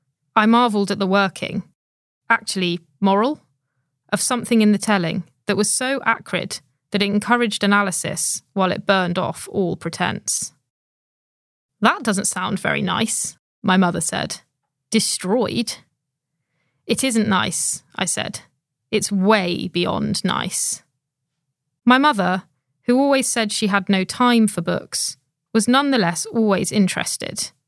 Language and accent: English; Inverness, Scotland, United Kingdom; I was in a bookshop in my hometown, Inverness, in the Highlands of Scotland